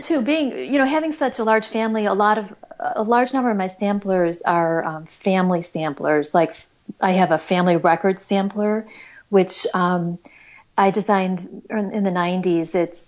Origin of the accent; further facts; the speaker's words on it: Frankfort, Illinois, United States; There was a for rent sign on this charming general store in my hometown, a block away, two blocks away from where we live, in historic downtown Frankfort, Illinois.